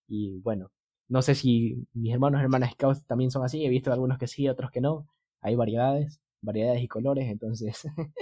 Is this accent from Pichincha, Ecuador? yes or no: yes; Quito, Pichincha, Ecuador; now in Tena, Ecuador; ahorita estoy estudiando ingeniería en biotecnología y tuve que moverme de ciudad. Ahorita estoy estudiando en una ciudad en la Amazonía que se llama Tena y mi ciudad natal siempre ha sido Quito, a pesar de que también me he estado moviendo siempre a la costa